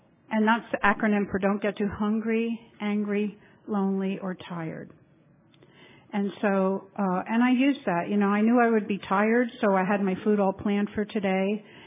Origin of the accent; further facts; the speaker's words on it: Orlando, Florida, United States; now in Titusville, United States; Because I grew up in OA in Central Florida, Orlando, and you could go to a meeting every day there. Well, now I'm living in the sleepy little town, Titusville